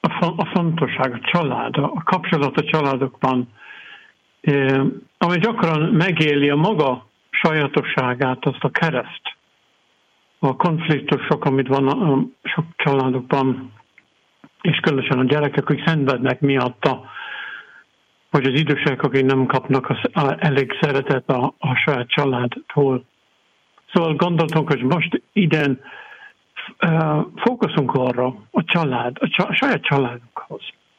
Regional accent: Ireland; Hungarian is a second language; moved away as an adult; now in Hungary; Kicsit több, mint 20 éve dolgozom itt Magyarországon. Ír vagyok, de van kettős állampolgárság, magyar is vagyok, szóval büszke vagyok, hogy magyar is lettem.

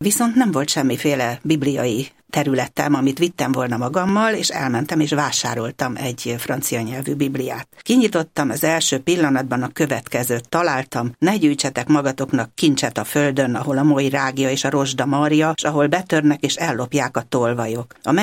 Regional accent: Budapest, Hungary; mert én pesti emberke vagyok, itt születtem

